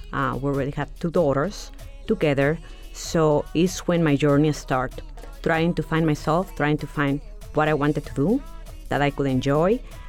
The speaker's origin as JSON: {"language": "English", "region": "Mexico City", "country": "Mexico", "tie": "born or raised there", "moved": "as an adult", "said": "I was born and raised in Mexico City. I was an attorney in Mexico. I came here at the end of 99"}